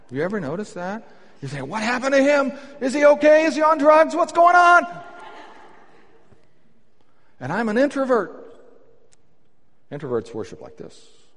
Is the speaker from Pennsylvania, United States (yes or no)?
no; Birmingham, Alabama, United States; born there; I'm a Southerner, born in Birmingham, Alabama. You play … I will stand up and salute.